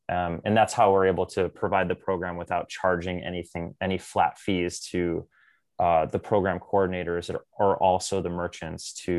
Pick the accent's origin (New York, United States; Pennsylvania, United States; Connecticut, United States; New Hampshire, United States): Connecticut, United States; Bristol; in our pilot community in Bristol, Connecticut, where I'm located, it's also my hometown.